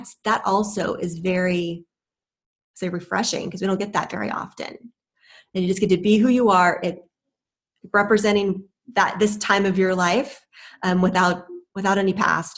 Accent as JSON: {"language": "English", "town": "Orlando", "region": "Florida", "country": "United States", "tie": "born or raised there", "said": "I'm a native. I'm from the Space Coast. I'm a graduate of UCF."}